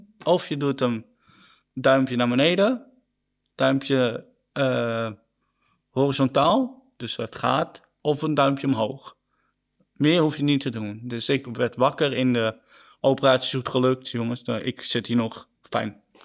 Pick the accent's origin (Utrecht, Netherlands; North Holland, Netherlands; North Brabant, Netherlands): North Holland, Netherlands; Limmen; born there; now in Heiloo, Netherlands; Ik ben geboren in Limmen, woon nu in Heilo.